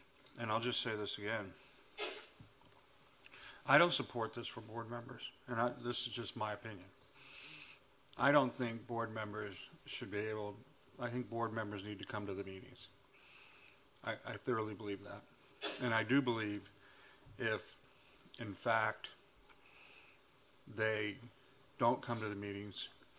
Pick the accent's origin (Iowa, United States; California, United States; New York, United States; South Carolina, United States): California, United States; Dublin; I come from Dublin.